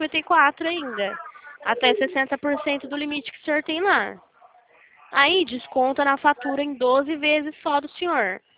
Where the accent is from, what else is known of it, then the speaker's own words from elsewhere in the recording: São Paulo, Brazil; Eu sou de São Paulo.